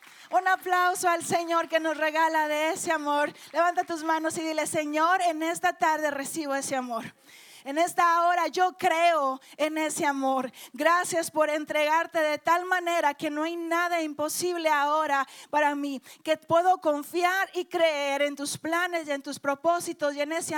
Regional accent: Coahuila, Mexico; yo también soy de Coahuila, no sé cuántos de Coahuila hay aquí, pero somos coahuilenses y en Coahuila somos muy noveleras.

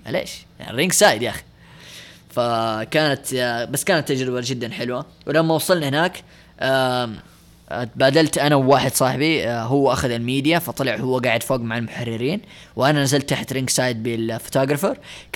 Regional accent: Jeddah, Makkah Province, Saudi Arabia; قلت لهم شباب لا ما يصير, انا من جدة لازم ملاعق

